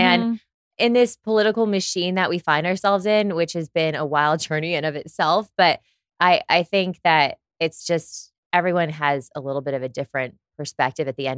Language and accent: English; California, United States; I was born and raised outside of Los Angeles in the Valley.